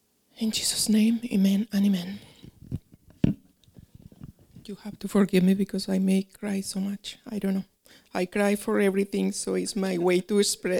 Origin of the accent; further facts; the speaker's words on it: Colombia; English is a second language; moved away as an adult; now in United States; as the pastor mentioned. I'm from Colombia, South America. I came here to United States in 1998 when I got married.